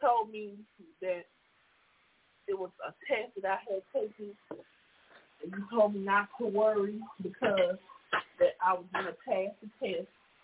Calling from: Mobile, Alabama, United States; I'm calling from Mobile, Alabama.

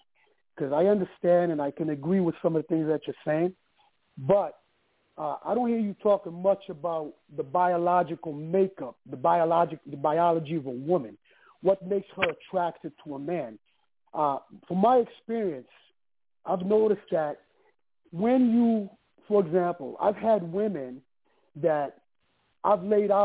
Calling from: San Diego, California, United States; I'm calling from San Diego.

